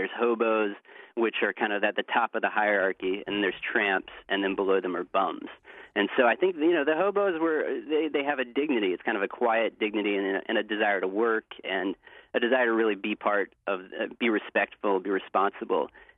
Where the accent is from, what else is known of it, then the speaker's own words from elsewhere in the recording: North Carolina, United States; I went through my home state of North Carolina